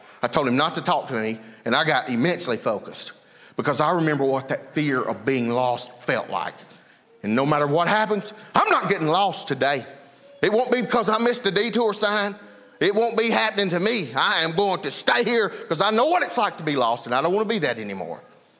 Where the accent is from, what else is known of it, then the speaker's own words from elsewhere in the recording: Mississippi, United States; When I grew up in Mississippi, we had Mississippi education from the first through sixth grade.